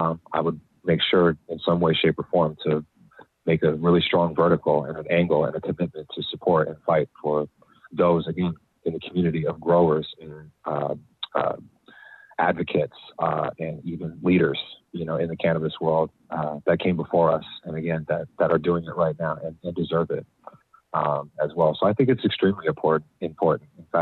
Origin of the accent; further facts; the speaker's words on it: California, United States; And first of all, just growing up in the Bay Area, my perception of cannabis and adults and people and my folks and people around me, it was never taboo